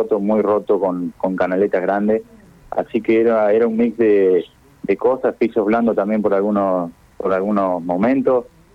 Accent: Argentina; La verdad, nosotros en Argentina vemos el auto a lo lejos que aparece y no hay una persona que no empiece a gritar.

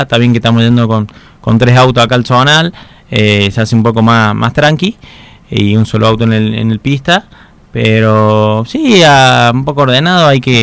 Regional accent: Córdoba, Argentina; Los dos somos de Córdoba, es otro sabor

